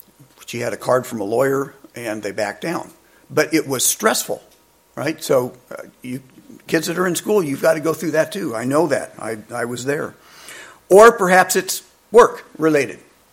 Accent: Indiana, United States; I grew up in Indiana where we had a Catholic church, but it was very small.

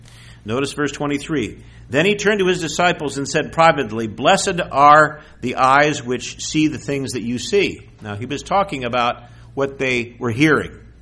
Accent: Detroit, Michigan, United States; I mean, I grew up in Detroit.

